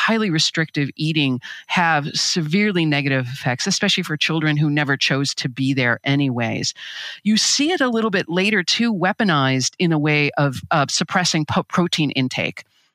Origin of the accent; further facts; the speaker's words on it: Midwest, United States; based in Milwaukee and Chicago, which is, I'm a Midwesterner